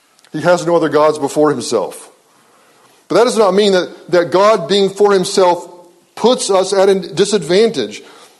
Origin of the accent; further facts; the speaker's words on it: Texas, United States; now in Cincinnati, United States; I grew up in West Texas, and I love West Texas, but there ain't a whole lot to see, frankly. Even though I'm in Cincinnati now, every time someone posts a picture from my old hometown, I get nostalgic